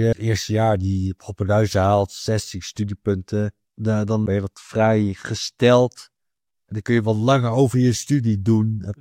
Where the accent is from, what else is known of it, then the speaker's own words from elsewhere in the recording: Maarheeze, North Brabant, Netherlands; Waar ik ben opgegroeid, dat is het dorpje Marezen. Dat is 20 kilometer vanaf Eindhoven.